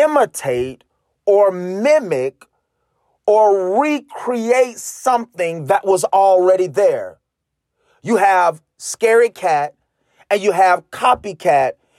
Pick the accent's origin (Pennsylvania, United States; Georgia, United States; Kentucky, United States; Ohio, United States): Georgia, United States; Hazelhurst; I'm from Hazelhurst, Georgia. The Hurst, the nine, the city. Don't play with us.